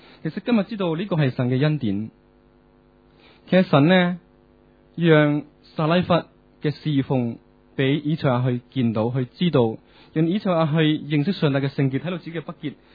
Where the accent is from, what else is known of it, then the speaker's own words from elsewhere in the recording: Hong Kong; 我哋生于斯，长于斯。我哋同我呢班嘅即系香港人一齐生活嘅时候